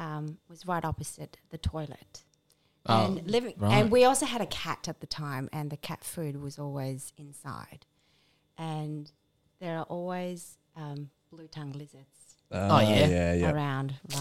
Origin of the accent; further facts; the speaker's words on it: Darwin, Northern Territory, Australia; moved away as an adult; also born or lived in Hong Kong / Perth; So my family and I migrated to Darwin when I was 8.